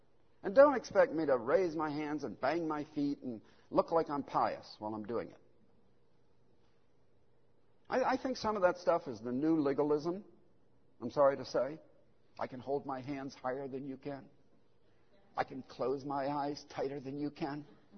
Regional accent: the North, United States; I know I should have been Southern Baptist, but I grew up in the North, so what do you expect?

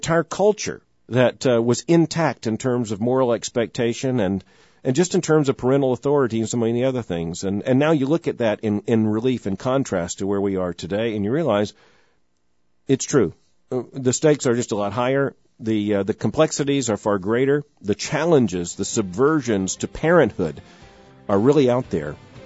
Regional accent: Lakeland, Florida, United States; born there; she saw I was born in Lakeland, Florida

